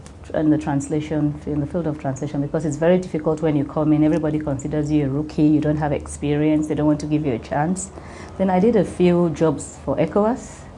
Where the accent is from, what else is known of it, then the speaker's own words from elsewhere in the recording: Nigeria; moved away as an adult; also born or lived in Togo / Belgium; I grew up in Nigeria.